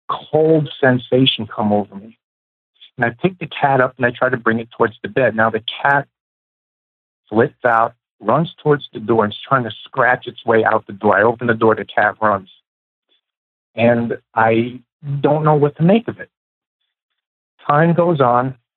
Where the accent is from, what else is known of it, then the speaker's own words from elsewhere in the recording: New York City, New York, United States; Basically, born and raised in New York City.